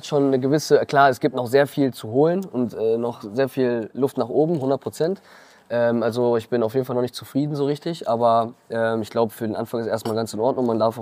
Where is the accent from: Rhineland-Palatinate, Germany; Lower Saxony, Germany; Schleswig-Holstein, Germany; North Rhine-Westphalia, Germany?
Schleswig-Holstein, Germany; Neumünster; bin 23 Jahre, komme aus Neumünster